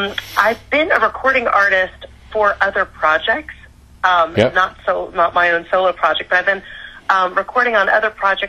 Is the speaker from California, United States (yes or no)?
no; Florida, United States; Yes, I'm a true Floridian.